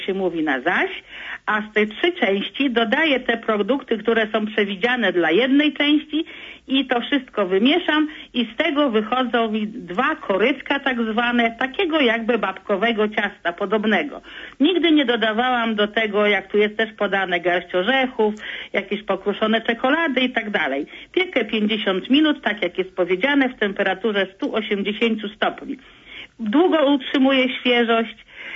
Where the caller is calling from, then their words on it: Toruń, Kuyavian-Pomeranian Voivodeship, Poland; z Torunia.